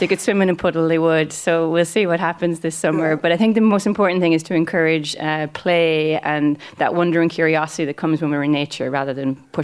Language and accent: English; Rossnowlagh, County Donegal, Ireland; You know, I was kind of born and raised in Rosnaula to pioneering surfing parents and … who's an amazing Irish artist as well.